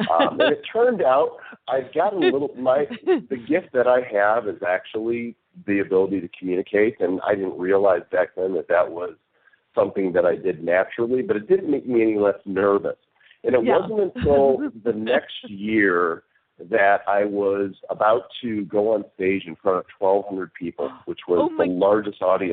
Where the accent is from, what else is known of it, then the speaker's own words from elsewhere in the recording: Illinois, United States; born there; I was born in the Chicago suburbs back in 1964.